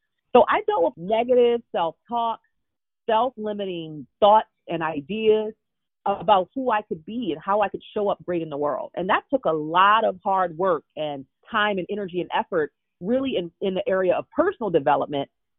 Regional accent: Baltimore, Maryland, United States; So I was raised in Baltimore, Maryland, and literally a housing project. And it was called Lafayette Project.

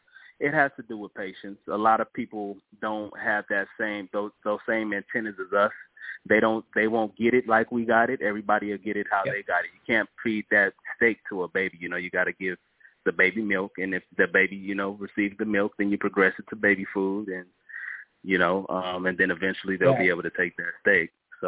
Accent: Los Angeles, California, United States; I'm from the Los Angeles area.

